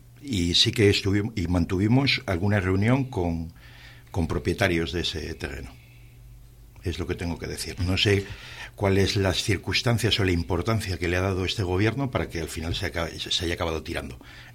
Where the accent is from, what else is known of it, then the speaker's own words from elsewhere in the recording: Laredo, Cantabria, Spain; lo conocemos los que somos de Laredo